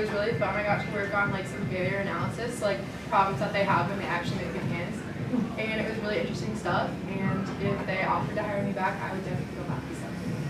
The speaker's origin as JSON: {"language": "English", "town": "Madison", "region": "South Dakota", "country": "United States", "said": "I'm from Madison, South Dakota. I'm a senior"}